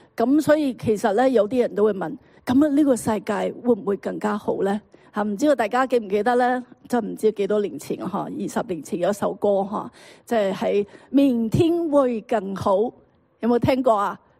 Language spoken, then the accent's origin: Cantonese; China; 我哋都中国人都讲过一句说话吓